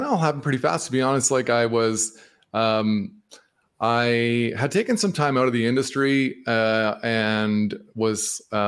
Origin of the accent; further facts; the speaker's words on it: Canada; I'm a Canadian financial services professional.